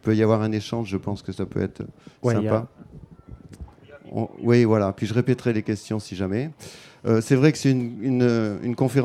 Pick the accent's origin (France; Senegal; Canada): France; Occitanie; Je viens des Pyrénées centrales.